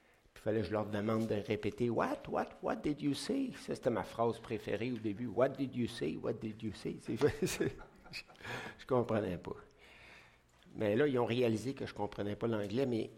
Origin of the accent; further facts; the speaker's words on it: Quebec, Canada; je peux parler de ça parce que je suis un Québécois, là, un Canadien français